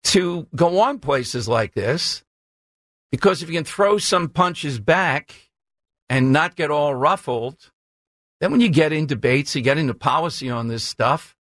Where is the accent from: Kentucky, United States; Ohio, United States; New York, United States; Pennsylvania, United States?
Pennsylvania, United States; Philadelphia; So it would be a fight to the death to try to tell me I'm not from South Philly.